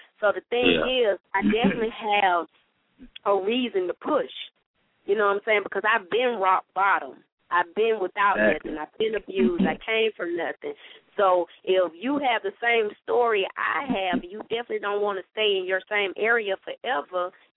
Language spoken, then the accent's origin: English; Athens, Georgia, United States; I'm from Athens. I came from the hood, the streets of Nelly B is my hood, you know. I came from the streets.